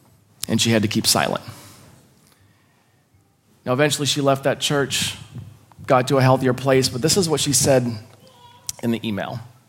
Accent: Midwest, United States; I don't know if this is normal for Australia, but I was brought up in the Midwestern United States, and I was in an organization called Pathfinders as a kid.

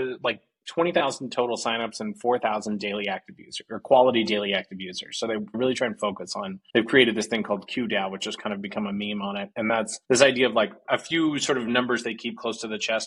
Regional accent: Arizona, United States; I grew up in Arizona.

